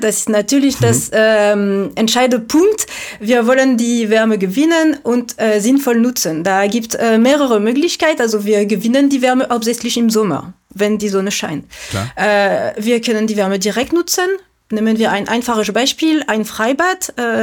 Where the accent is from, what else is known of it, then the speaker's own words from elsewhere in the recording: France; German is a second language; moved away as an adult; now in Germany; wie Sie es hören können, komme ich aus Frankreich. Vor 4 Jahren sind wir mit meinen Kindern in Deutschland umgezogen